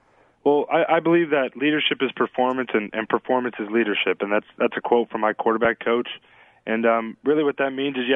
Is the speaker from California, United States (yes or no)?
yes; Fresno, California, United States; growing up in Fresno, California, living in Clovis, you know, just my dad.